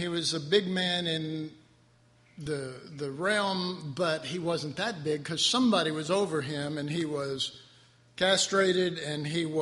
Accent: Texas, United States; Almost said as the teepee of God. Sorry, I'm Texan.

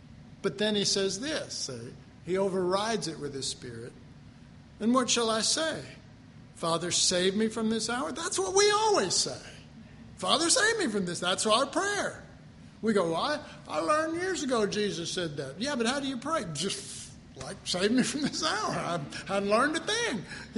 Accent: Texas, United States; You know, and I'm sorry, I'm crude, I'm Texan, but I say to my soul, shut up.

